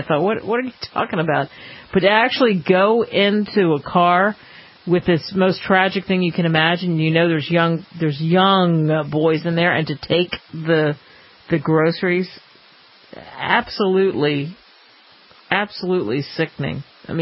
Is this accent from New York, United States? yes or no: no; Cherry Hill, New Jersey, United States; These thieves actually swiped it not too far from where I grew up in the Cherry Hill